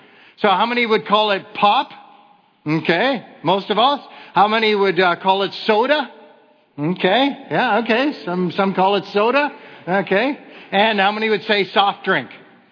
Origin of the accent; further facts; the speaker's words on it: Ontario, Canada; Ontario, I grew up in Ontario, we call it cottage country.